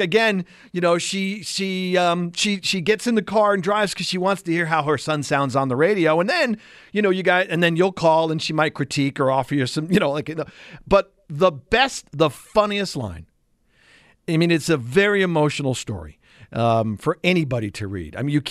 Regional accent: New York, United States; I grew up on Long Island for some stupid reason as a Jets fan.

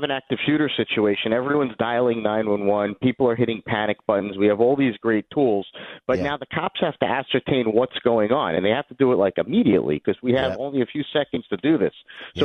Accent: New York, United States; also born or lived in Florida; I'm from New York and also from Florida, back and forth.

